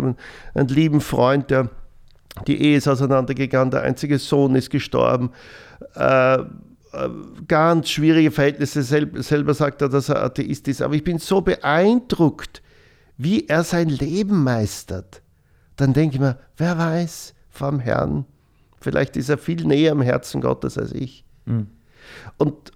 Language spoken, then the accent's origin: German; Styria, Austria; Ich komme aus der Südoststeiermark, so kleinbäuerliche Region, wir waren Kleinbauern.